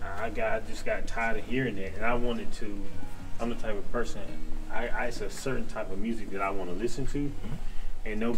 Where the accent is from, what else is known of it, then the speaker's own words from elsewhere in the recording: Forest City, North Carolina, United States; I'm originally from North Carolina, Forest City, North Carolina. You know, it's the sticks, real country.